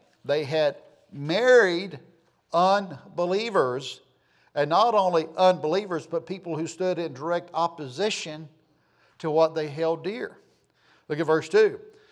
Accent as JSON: {"language": "English", "region": "Florida", "country": "United States", "tie": "born or raised there", "said": "That's the prayer that we prayed over our food all my life growing up in Northeast Florida."}